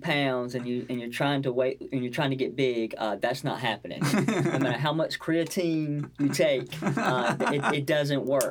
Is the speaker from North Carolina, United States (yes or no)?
yes; North Carolina, United States; moved away as an adult; now in Indiana, United States; No, actually, originally I'm from North Carolina. I moved here in 2009.